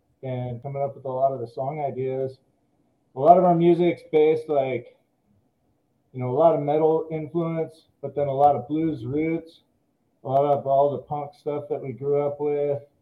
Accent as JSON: {"language": "English", "town": "Santa Cruz", "region": "California", "country": "United States", "said": "We're from Santa Cruz, California, and we formed a couple of years ago"}